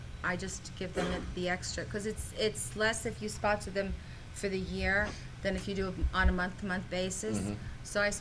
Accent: New York, United States; Like, I'm from New York, and I have to say, I think the most touching thing in my heart was when 9/11 happened.

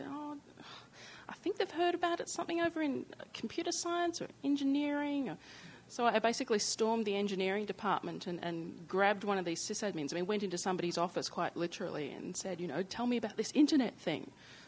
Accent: Australia; I'm Australian.

